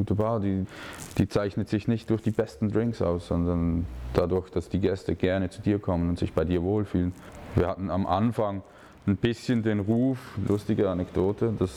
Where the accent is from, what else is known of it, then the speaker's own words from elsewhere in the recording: Switzerland; man nennt das bei uns in der Schweiz Handgeld